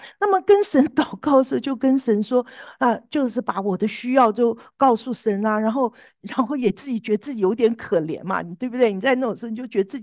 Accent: Taiwan; 我们这个从台湾来的，从来没经历过下雪啊

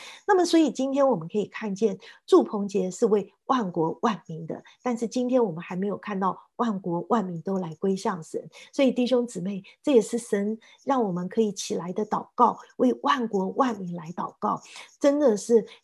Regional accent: China; 就拿出我们中国人的冲啊

